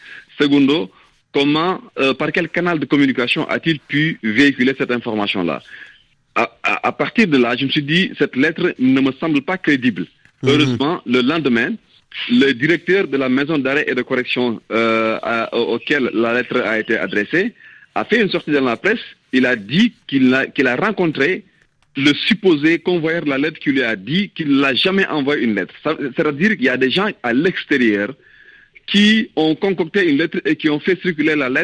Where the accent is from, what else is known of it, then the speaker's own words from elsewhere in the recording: Senegal; Moi, en tant que Sénégalais